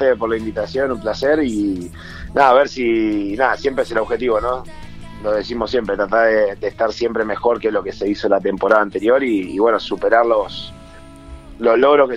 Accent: Buenos Aires Province, Argentina; Soy de Buenos Aires, no soy porteño, porque porteños son los de Capital Federal, yo soy del Gran Buenos Aires, alrededor de la capital.

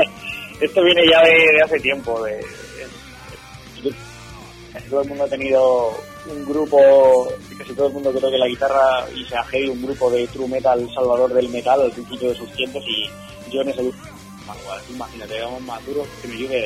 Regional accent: Albacete, Castilla-La Mancha, Spain; Somos todos de Albacete, somos de … Todos residimos aquí, toda la banda.

